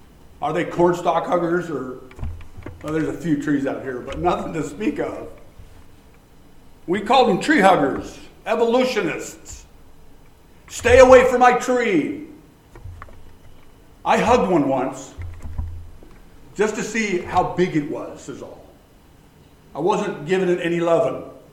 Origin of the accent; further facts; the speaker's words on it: Northwest, United States; We grew up in the Northwest where they fished for a living, crab fished for a living, logged trees for a living, clam dig, all that kind of stuff you do in the nature.